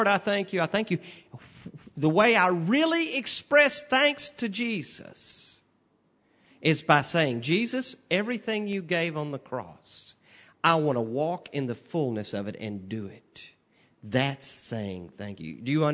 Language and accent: English; Texas, United States; I tell people everywhere I go, I'm from Texas, and we like things simple in Texas. God speaks to me in Texan, about as simple as you can get.